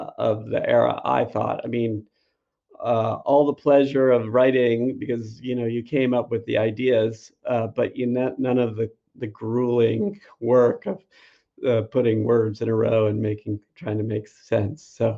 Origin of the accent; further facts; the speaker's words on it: California, United States; Oh yeah. So I grew up in Silicon Valley. I had like what I thought was a normal childhood, but turned out to be not.